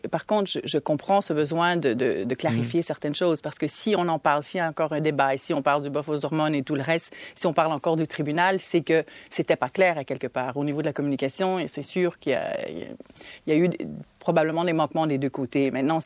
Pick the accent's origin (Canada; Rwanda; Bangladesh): Canada; now in Belgium; Depuis que je suis en Belgique, c'est que si on dit qu'on est Canadien, ben on pense qu'on est Américain.